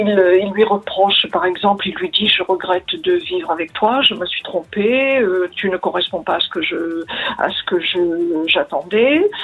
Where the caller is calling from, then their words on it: Biarritz, Nouvelle-Aquitaine, France; Je suis de Biarritz.